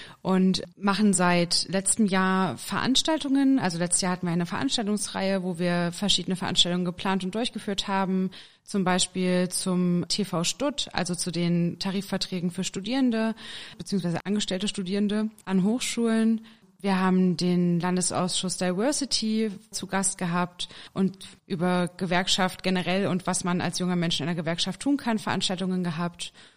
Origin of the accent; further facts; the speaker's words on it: Jena, Thuringia, Germany; born there; ich bin geboren in Jena und wohne derzeit auch in Jena. Ich habe dort auch studiert, Lehramt.